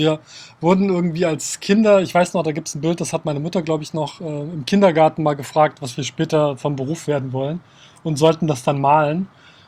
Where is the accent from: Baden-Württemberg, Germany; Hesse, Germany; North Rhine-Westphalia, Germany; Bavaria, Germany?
Hesse, Germany; Kassel; Ich bin in Kassel aufgewachsen, direkt, also außerhalb von Kassel, in der Nähe von einem Wald und war als Kind immer im Wald